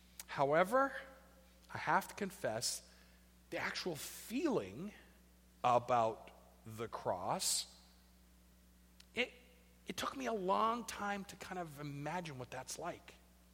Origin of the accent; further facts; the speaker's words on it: East Coast, United States; It was a Christian home. My folks were committed to going to church. I grew up on the East Coast, so everyone got dressed up in their best threads and went to church every Sunday.